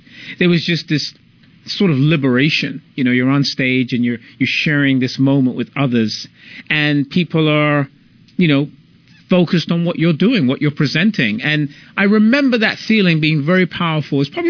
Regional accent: London, United Kingdom; also born or lived in New York; And even just in growing up in London, it's such a melting pot, as has been my experience living in New York as well, which I've done.

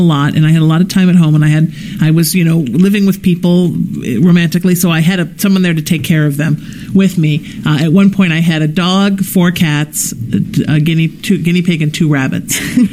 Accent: Ireland; We are Irish. We're genetically pre-designed to make more children in any way we can.

